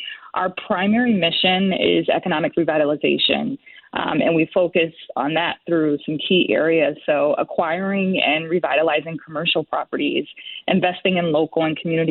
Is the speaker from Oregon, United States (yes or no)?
no; Norwalk, Connecticut, United States; I'm actually from the area that you most recently shouted out, Fairfield County. I grew up in Norwalk at Bridgeport, and I really have strong roots in the urban community.